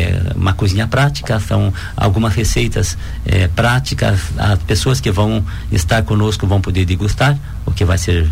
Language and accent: Portuguese; Paraná, Brazil; Eu sou natural do Paraná.